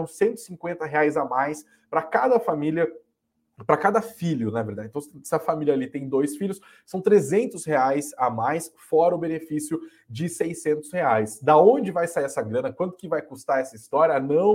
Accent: Piracicaba, São Paulo, Brazil; accent: Piracicabano; Ela achava feio o sotaque. E aí eu cresci sofrendo bullying. Porque em Piracicaba você sofre bullying se você falar porta.

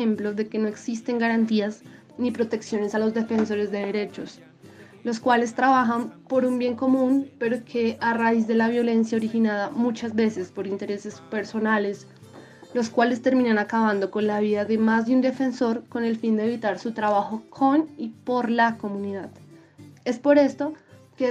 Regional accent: Sogamoso, Boyacá, Colombia; soy del municipio de Sogamoso.

